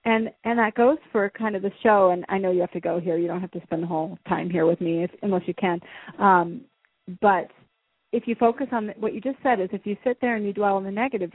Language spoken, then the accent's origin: English; California, United States; moved away; we moved here originally from California, so it would be kind of like a move back.